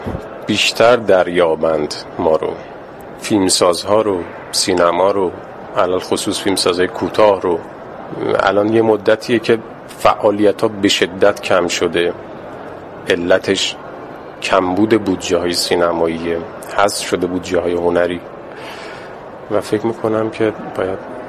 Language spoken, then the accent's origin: Persian; Urmia, West Azerbaijan, Iran; ارومیه، در واقع اون مکانی که مثلا خودم به دنیا اومدم بزرگ شدم،